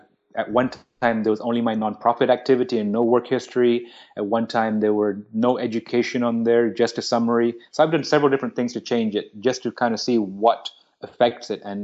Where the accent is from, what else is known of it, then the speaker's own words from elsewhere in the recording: India; being an Indian kid without a degree is an outlier, right?